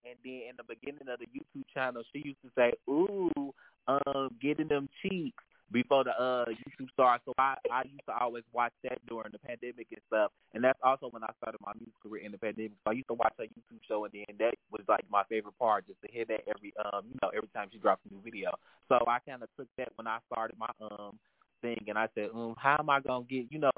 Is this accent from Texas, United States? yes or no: no; Chicago, Illinois, United States; Yes, well, like I said … I'm from Chicago.